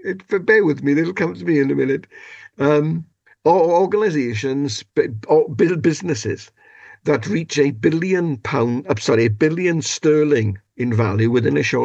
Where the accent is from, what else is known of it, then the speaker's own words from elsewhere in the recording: Wales, United Kingdom; When asked what I am, I tell people I'm Welsh and European.